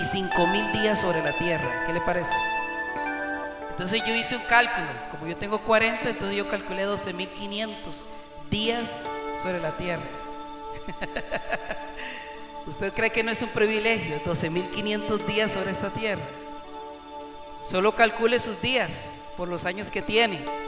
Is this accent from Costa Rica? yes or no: yes; Costa Rica; es primero voy a ver si me sirve, como buen tico, voy a ver si me sirve.